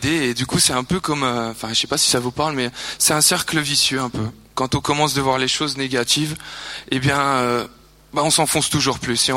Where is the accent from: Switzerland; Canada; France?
Switzerland; Jura; Alors voilà … j'ai 27 ans. Je viens du Jura, dans une région qui s'appelle les Franches-Montagnes, donc assez campagnarde.